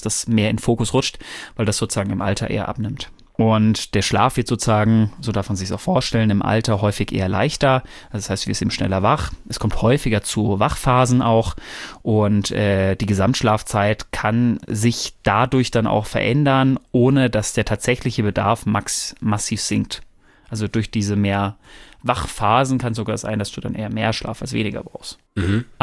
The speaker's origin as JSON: {"language": "German", "region": "Bavaria", "country": "Germany", "tie": "born or raised there", "said": "Aufgewachsen, und ich bin in Bayern aufgewachsen"}